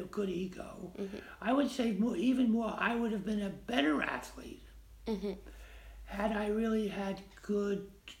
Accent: Brooklyn, New York, United States; also born or lived in Rockland County / Buffalo; now in Martha's Vineyard, United States; I grew up in Brooklyn, lived in Rockland County for 12 years, and then Buffalo for 30 years, and in 1998, I moved to Martha's Vineyard.

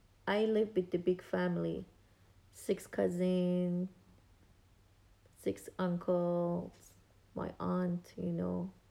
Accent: Tehran, Tehran Province, Iran; I grew up in Tehran and actually I had a good childhood.

